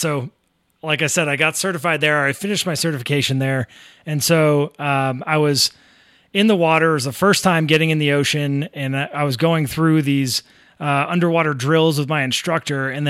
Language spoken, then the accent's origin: English; Massachusetts, United States; Well, I am from Northeast Massachusetts. I was raised to appreciate the charm of New England's historic architecture.